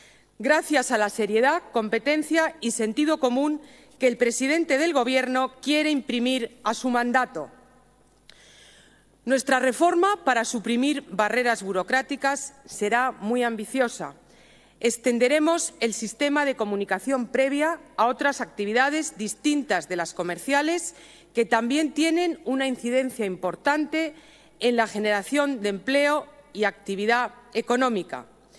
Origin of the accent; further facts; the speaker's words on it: Spain; ante todo somos españoles y queremos contribuir al esfuerzo común de recuperación